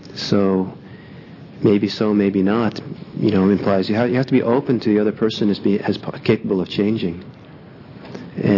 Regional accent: United States; And I'm an American or something.

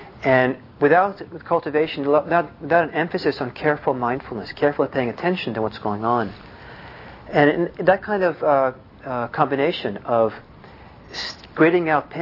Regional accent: Bergen, Vestland, Norway; I'm from Bergen, Norway.

